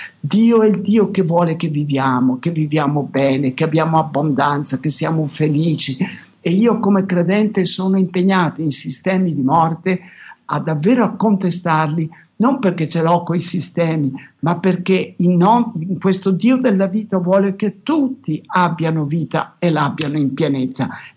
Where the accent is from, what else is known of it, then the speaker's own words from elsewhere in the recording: Naples, Campania, Italy; io lo chiamo o sistema come napoletano